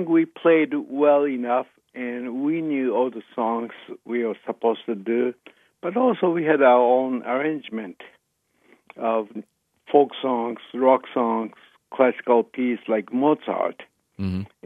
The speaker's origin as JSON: {"language": "English", "country": "Japan", "tie": "born or raised there", "said": "I was born in Japan, raised in Japan, started playing bluegrass like in 63."}